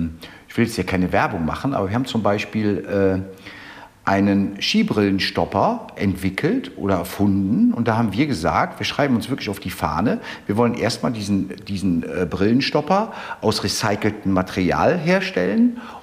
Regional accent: Cologne, North Rhine-Westphalia, Germany; weil ich bin ja Kölner, ich wohne ja in Köln.

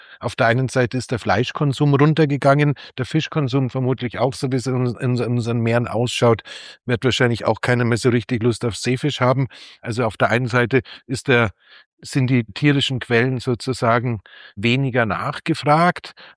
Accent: Munich, Bavaria, Germany; wenn ich als Münchner nach Salzburg fahre

